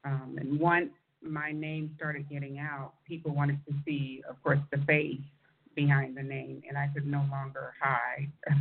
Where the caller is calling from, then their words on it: Atlanta, Georgia, United States; I'm in Atlanta right now.